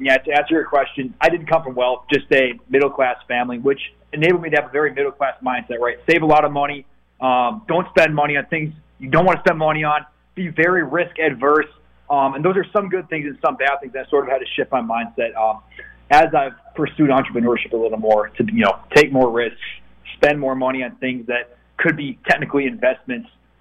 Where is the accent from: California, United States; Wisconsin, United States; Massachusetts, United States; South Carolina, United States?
Wisconsin, United States; Yeah, so I grew up in a tiny little town in Wisconsin, bro. Tiny town, really small town, Midwest mindset.